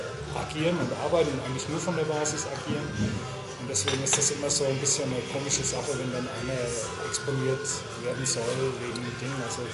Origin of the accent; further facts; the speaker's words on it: Ansbach, Bavaria, Germany; ich werde auch in meiner Heimatstadt Ansbach einiges machen.